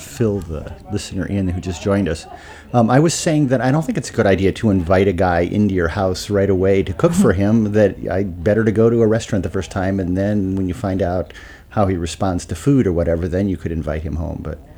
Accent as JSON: {"language": "English", "region": "Midwest", "country": "United States", "said": "That's because I'm a Midwesterner."}